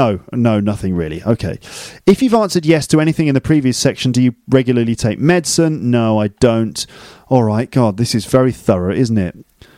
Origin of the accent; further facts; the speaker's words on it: England, United Kingdom; Well, I'm English, so I'm sort of medium, I would say. I'm an English man, so it's not looking good.